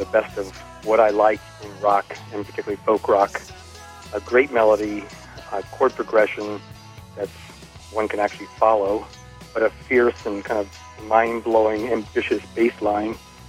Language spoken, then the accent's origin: English; Chapel Hill, North Carolina, United States; I'm from Chapel Hill, North Carolina.